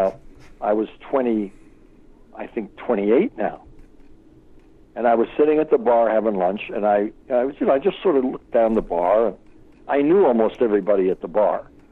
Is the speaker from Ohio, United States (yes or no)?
yes; Youngstown, Ohio, United States; You know, I loved growing up in Youngstown. I loved Youngstown.